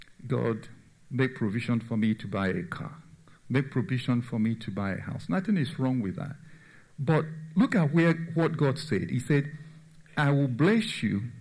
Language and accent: English; Nigeria; In the village I grew up in Nigeria, we have a tiny lamp.